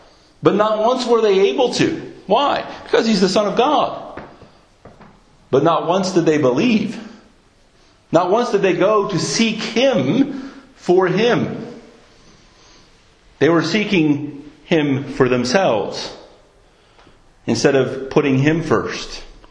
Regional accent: United States; accent: American; Why do we put up with my strange American accent?

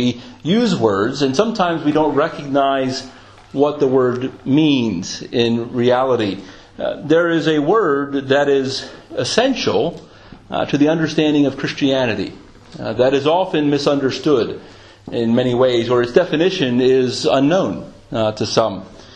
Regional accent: United States; now in United Kingdom; It is an interesting thing, being an American, coming to England, and, as many would say, learning the language properly.

